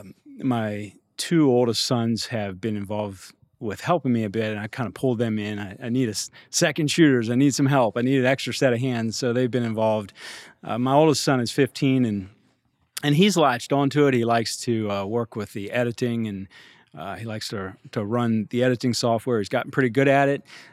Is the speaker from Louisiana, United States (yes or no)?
no; Meadville, Pennsylvania, United States; I'm from Meadville, Pennsylvania.